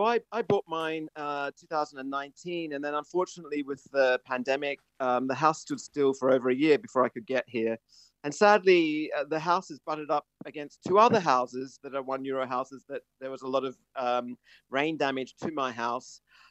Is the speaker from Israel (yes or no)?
no; Australia; moved away as an adult; also born or lived in London; now in Italy; I was from Australia originally, lived and worked in London for 23 years.